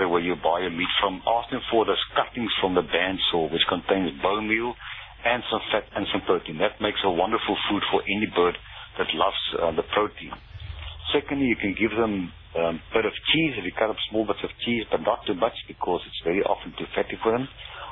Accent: South Africa; And being a South African, I'm very staunchly supporting our own indigenous flora.

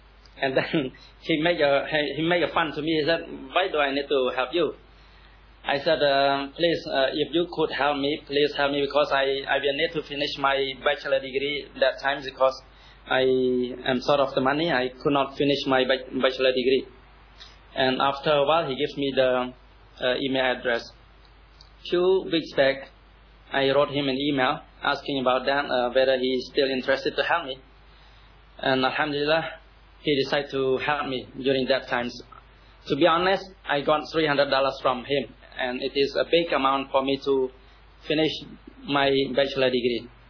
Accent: Cambodia; brother and sister from Cambodia here. … from Cambodia

